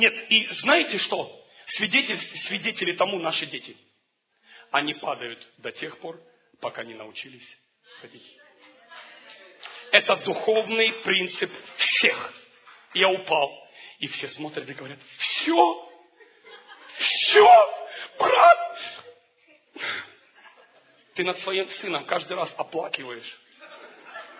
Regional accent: Ukraine; я рос на Украине, и у нас был слепой дед на 6-м этаже.

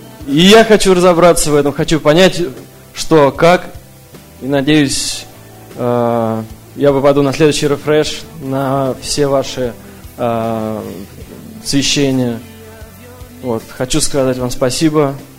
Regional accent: Virginia Beach, Virginia, United States; Я из Вирджинии Бич, со штата Вирджиния.

